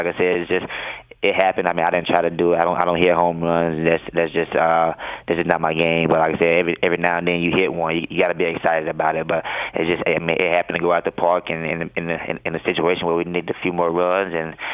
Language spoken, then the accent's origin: English; Mississippi, United States; I mean, like growing up in Mississippi, I love chicken.